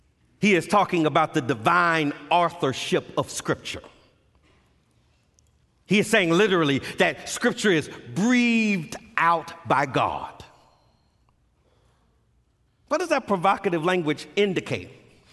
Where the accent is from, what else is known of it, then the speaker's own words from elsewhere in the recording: Los Angeles, California, United States; I grew up in Los Angeles in my daddy's church, and my daddy's church wasn't a King James-only church, but we only use King James, if you know what I mean.